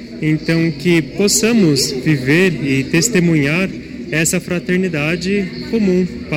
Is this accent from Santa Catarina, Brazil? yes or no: no; Santo André, São Paulo, Brazil; sou franciscano capuchinho, sou aqui de Santo André, da paróquia Santo Antônio.